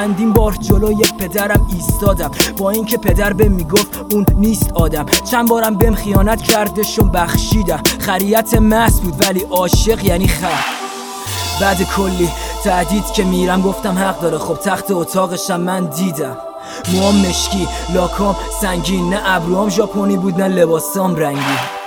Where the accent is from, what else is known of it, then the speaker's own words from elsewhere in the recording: Iran; born there; من یه ایرانیم متولد وطن